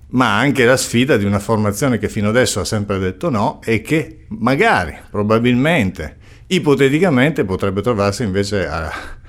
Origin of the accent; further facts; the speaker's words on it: Casale Monferrato, Piedmont, Italy; io vengo da Casale Monferrato dove per esempio siamo attorno al 18%